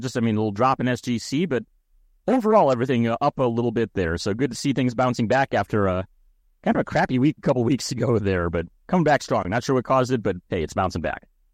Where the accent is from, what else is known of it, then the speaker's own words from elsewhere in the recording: Ohio, United States; My hometown up in Ohio has a 25% of the population is Hispanic, mostly having come from Mexico. We do it surprisingly well for Northern people.